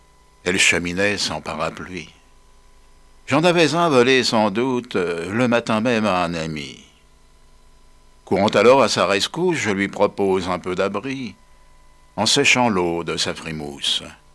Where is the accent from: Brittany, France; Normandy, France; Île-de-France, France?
Île-de-France, France; Paris; Non, et non, puisque je suis parisien d'origine.